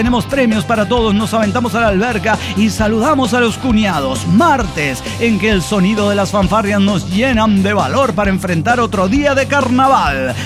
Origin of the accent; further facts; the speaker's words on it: Cusco, Peru; now in Lima, Peru; Les cuento que volví a Lima, pero pienso regresarme a mi tierra Cusco.